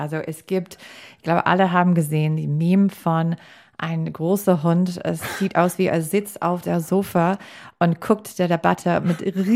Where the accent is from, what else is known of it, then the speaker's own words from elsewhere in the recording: United States; German is a second language; als Amerikanerin, als Amerikanerin im Ausland